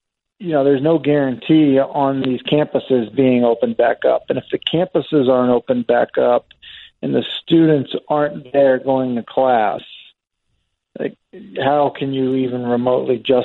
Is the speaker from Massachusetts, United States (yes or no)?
yes; Boston, Massachusetts, United States; I'm originally from Boston.